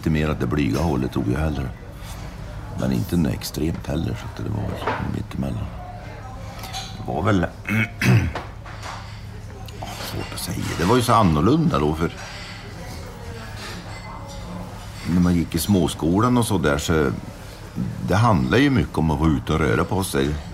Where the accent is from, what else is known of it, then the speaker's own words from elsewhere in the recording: Värmland, Sweden; jag är ju från Värmland egentligen och började på skidgymnasiet i Järpen.